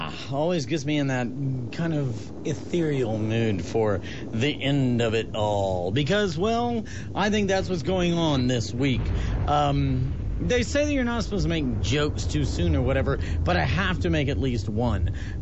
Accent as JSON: {"language": "English", "town": "Houston", "region": "Texas", "country": "United States", "tie": "born or raised there", "said": "I grew up in Houston, Texas, and in Houston, Texas, we have to have screened-in porches because we have flying cockroaches"}